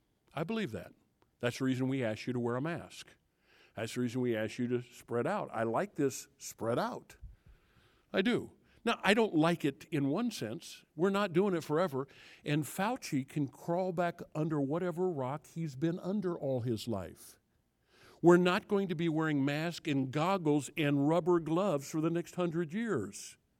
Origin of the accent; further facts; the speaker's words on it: United States; I grew up in America. Some of you didn't. That's fine. I grew up here